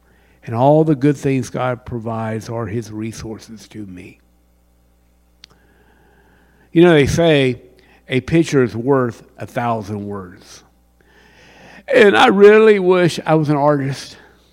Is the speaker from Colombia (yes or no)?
yes; Colombia; I grew up in Colombia, and I have no idea what a shepherd does until I really begin to dig into it.